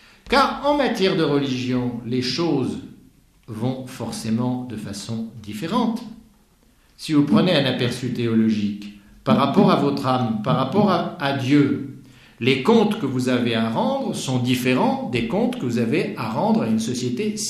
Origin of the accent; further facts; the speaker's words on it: Normandy, France; je peux le dire parce que je suis normand, ils m'ont loupé en 1944 parce que je suis né sous leur bombe.